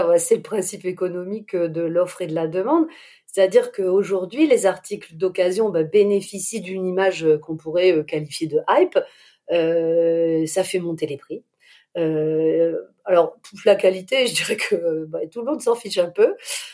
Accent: Lille, Hauts-de-France, France; Oui, en effet, je suis lilloise, la braderie de Lille, c'est vraiment, pour nous, c'est important.

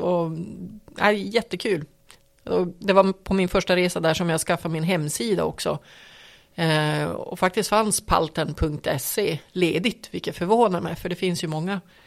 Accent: Piteå, Norrbotten County, Sweden; För det var, jag menar, jag kommer ju från Piteå. Det är ju mitt ursprung.

